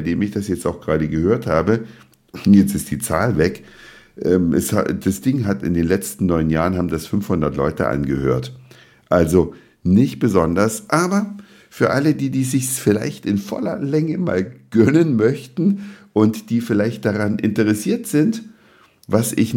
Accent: East Germany, Germany; ich bin in der DDR aufgewachsen

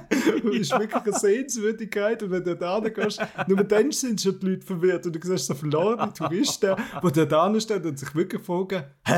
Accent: Switzerland; Weil bin ich in schlechtem Englisch, so mit typischem deutschem Akzent und ich bin Schweizer.

